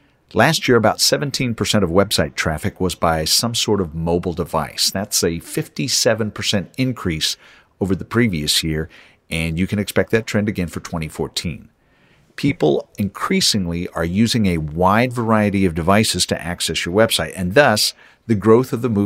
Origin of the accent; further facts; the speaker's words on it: Waco, Texas, United States; I grabbed a web developer here in my hometown of Waco.